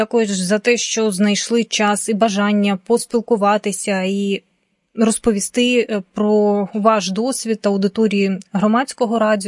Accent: Luhansk, Luhansk Oblast, Ukraine; от я з Луганська сама

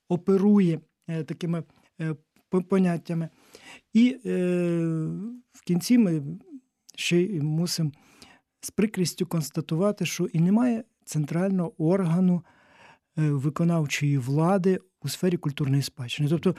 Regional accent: Ivano-Frankivsk Oblast, Ukraine; в моїй рідній Івано-Франківській області згоріло за роки незалежності кільканадцять храмів

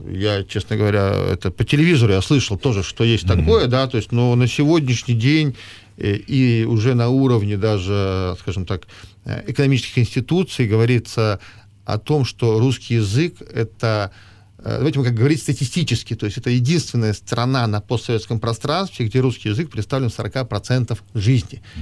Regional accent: Ukraine; now in Latvia; я там приеду с Латвии в Украину, я понимаю, я сам украинец

